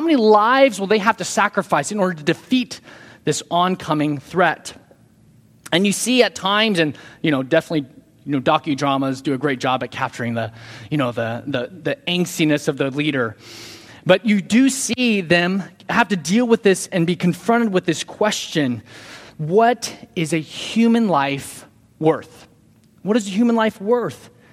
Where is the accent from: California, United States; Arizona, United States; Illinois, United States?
California, United States; I realized that's what the Californians, I grew up in California, we always called it the EV Free.